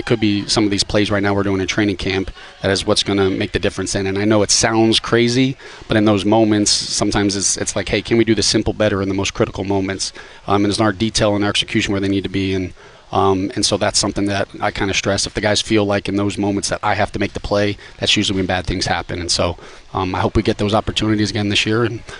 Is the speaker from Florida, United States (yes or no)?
yes; Florida, United States; Yeah, I'm from South Florida. Yeah, like, yeah. Look, my high school graduation was in the arena that they kind of play in.